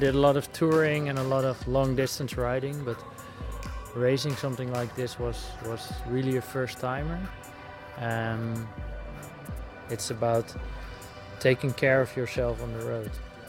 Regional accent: Netherlands; English is a second language; I'm from the Netherlands

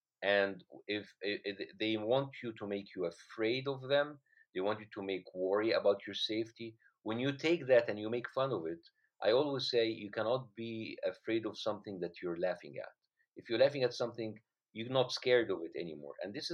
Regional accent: Egypt; moved away as an adult; now in United States; It's a story about, like, a heart surgeon growing up in Egypt, having to do medicine because his parents wanted him to do it.

